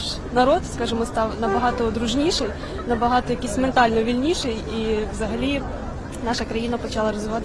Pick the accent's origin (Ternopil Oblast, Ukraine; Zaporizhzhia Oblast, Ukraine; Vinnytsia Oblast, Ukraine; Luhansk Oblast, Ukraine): Luhansk Oblast, Ukraine; я так скажу, тому що я сама з Луганщини